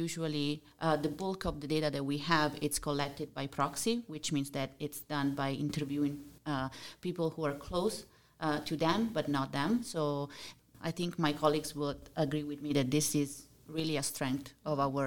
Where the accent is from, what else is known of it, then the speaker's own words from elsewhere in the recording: Italy; English is a second language; moved away as an adult; now in Canada; I'm from Italy, if anyone is was wondering. That's why they are, the role in ours. And I moved to Canada in 2013